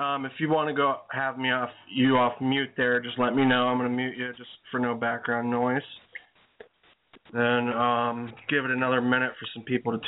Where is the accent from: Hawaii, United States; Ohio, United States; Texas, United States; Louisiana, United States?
Ohio, United States; And then he comes to my home state of Ohio.